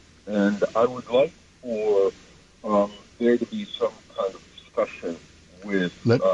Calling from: Jersey City, New Jersey, United States; I'm calling from Jersey City.

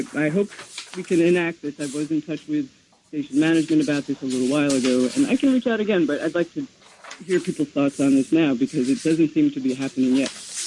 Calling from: New Jersey, United States; I'm calling from New Jersey.

